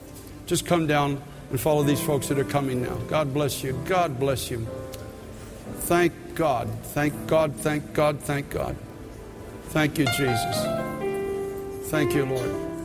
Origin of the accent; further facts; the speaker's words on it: Canada; now in United States; I'm from Canada originally. I get in an elevator. I'm very Canadian.